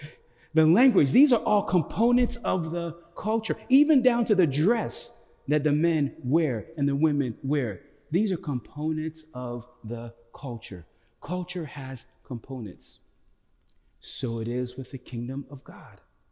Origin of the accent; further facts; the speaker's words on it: Lagos, Nigeria; So I am from Lagos, Nigeria.